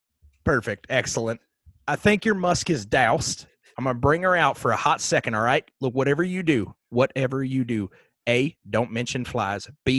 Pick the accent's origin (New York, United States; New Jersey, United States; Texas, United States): New York, United States; So next thing I know, I'm going to college, right? NYU. Because I'm from New York, and that is a college that is there.